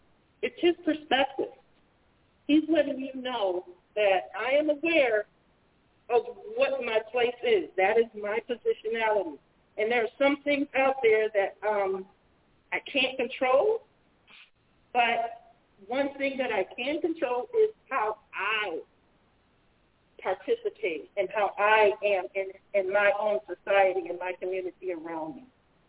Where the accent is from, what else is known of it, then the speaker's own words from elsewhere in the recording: Evanston, Illinois, United States; I am born and raised in Evanston, so went to school, to middle school, college in Illinois, National Lewis.